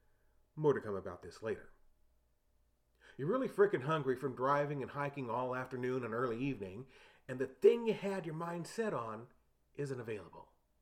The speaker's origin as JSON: {"language": "English", "town": "San Antonio", "region": "Texas", "country": "United States", "tie": "born or raised there", "said": "To be honest, just like my hometown San Antonio, it felt like half of all the restaurants are Mexican food."}